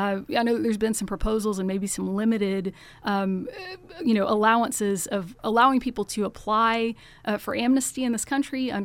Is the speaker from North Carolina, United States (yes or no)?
no; Macon, Georgia, United States; So, you know, I grew up in Macon, and I was, you know, on the student council in my youth group